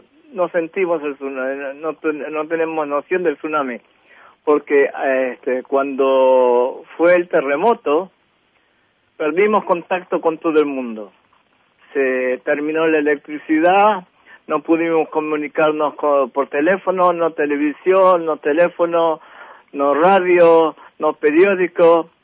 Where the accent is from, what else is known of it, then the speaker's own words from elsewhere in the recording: Uruguay; now in Israel; Yo me fui del Uruguay en 1970. Ajá. El 11 de julio de 1970 emigré a Israel.